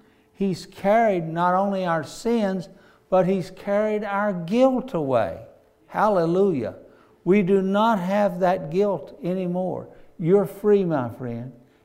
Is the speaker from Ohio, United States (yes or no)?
yes; Cincinnati, Ohio, United States; born there; I was born in Jewish hospital in Cincinnati